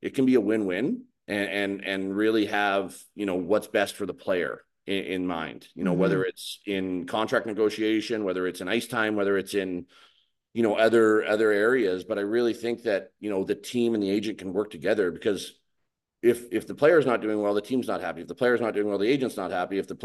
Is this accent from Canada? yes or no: yes; Victoria, British Columbia, Canada; my last one was 2018 in Victoria, in my hometown.